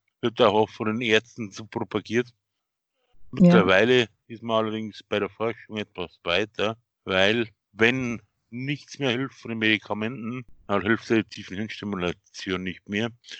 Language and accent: German; Bavaria, Germany; Bei uns in Bayern war es einfach mal Grüß Gott benannt. Jetzt vielleicht, ich bin Bayern.